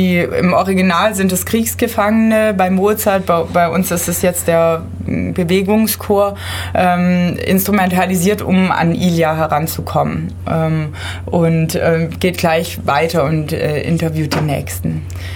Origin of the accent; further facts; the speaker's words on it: Biberach, Baden-Württemberg, Germany; dass wir auch wieder eine Aufführung in meiner Heimatstadt Biberach haben werden am 31.10.